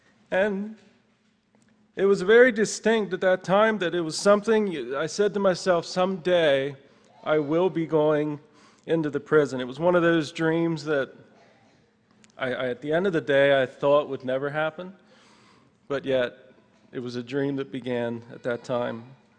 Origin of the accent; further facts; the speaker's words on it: United States; Growing up in America, had what we needed, plus what most of what we wanted.